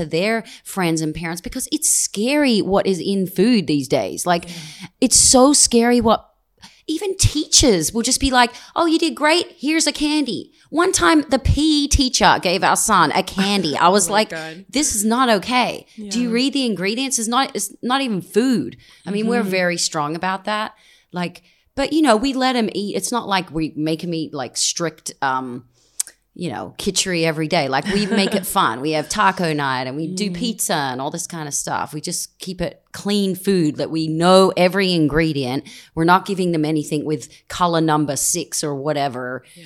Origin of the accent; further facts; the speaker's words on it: Australia; moved away; we went back to Australia. I'm from Australia, and we went to visit